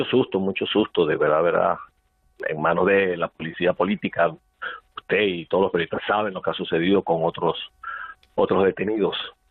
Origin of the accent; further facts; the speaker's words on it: Venezuela; moved away as an adult; now in Sant Boi de Llobregat, Spain; soy venezolano, casado con una española que llegó un día a Venezuela, de Luis Carlos, fruto de ese matrimonio. Y hace 6 años, debido a la crisis, al miedo, huimos de Venezuela y tenemos 6 años por aquí en San Boy.